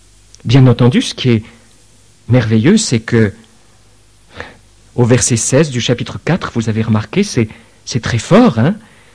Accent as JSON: {"language": "French", "country": "France", "said": "on se repose sur le matelas épais d'un multispire, on dirait chez nous en France"}